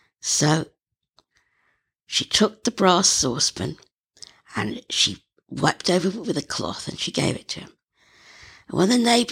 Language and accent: English; Wales, United Kingdom; born there; This story takes place in Wales, and so you'll have to put up with my Welsh accent, which, although I was born here and live here, as you can hear at the moment, I have not got.